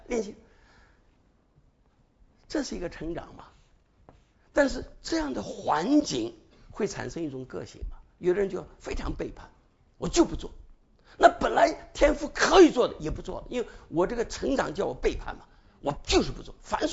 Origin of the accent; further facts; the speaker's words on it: China; 我们中国人呢是有我们的限制的